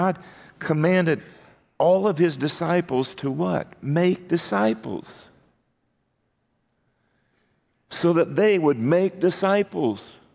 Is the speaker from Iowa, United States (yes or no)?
yes; Wayne, Iowa, United States; In my hometown of Wayne, it's the annual Chicken Days.